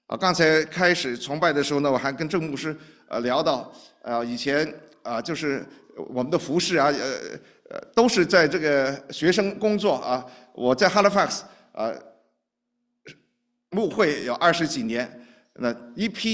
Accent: China; 一条就是我们中国人很熟悉的叫丝绸之路啊

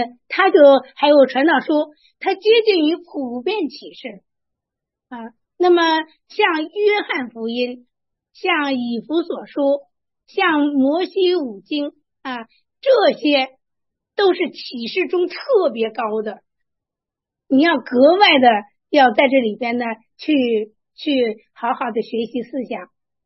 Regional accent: Luoyang, Henan, China; 我是来自洛阳啊，这个九朝古都，能数出来吗？

